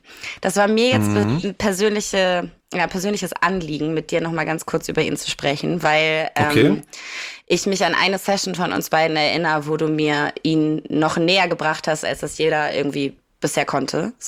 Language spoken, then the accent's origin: German; Kiel, Schleswig-Holstein, Germany; alle ZuhörerInnen wissen, dass ich komme aus Kiel. Das ist ja genau die Schnittstelle zwischen Großstadt und Kleinstadt eigentlich so. Also du hast hier voll viel Dorf, aber du hast irgendwie auch direkt Hamburg um die Ecke